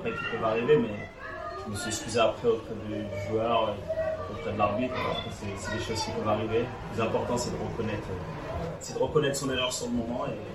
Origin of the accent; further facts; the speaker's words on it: Senegal; moi je suis un Sénégalais, je suis fier de l'être.